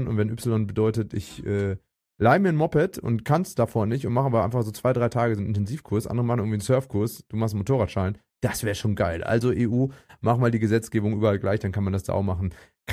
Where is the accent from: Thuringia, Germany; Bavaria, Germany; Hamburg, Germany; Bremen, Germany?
Hamburg, Germany; aus meiner Heimat und Lieblingsstadt Hamburg